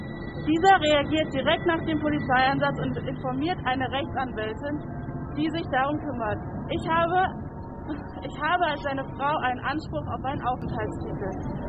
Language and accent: German; Kosovo; German is a second language; moved away as an adult; now in Germany; ich komme aus dem Kosovo.